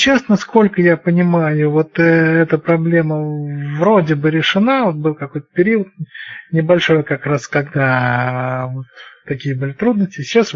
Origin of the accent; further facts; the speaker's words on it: Samara, Samara Oblast, Russia; я сам из Самары, а в Самаре оно не работает.